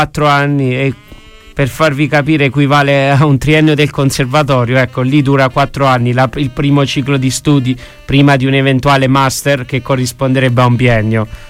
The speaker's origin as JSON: {"language": "Italian", "region": "Molise", "country": "Italy", "lives_now": "Rome, Italy", "said": "E geograficamente vengo dal Molise, la regione cosiddetta che non esiste, ma in realtà esiste."}